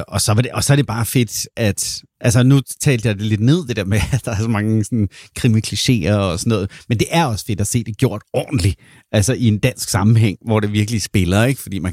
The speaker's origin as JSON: {"language": "Danish", "town": "Brøndby", "region": "Capital Region of Denmark", "country": "Denmark", "tie": "born or raised there", "said": "Ude i Brøndby Øster."}